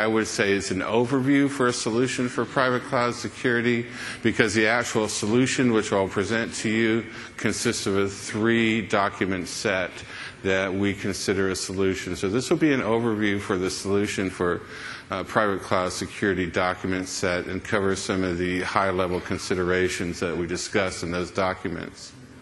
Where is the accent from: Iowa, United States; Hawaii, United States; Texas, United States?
Texas, United States; But you have to understand, especially for me as a Texan, I consider international travel going to Arkansas.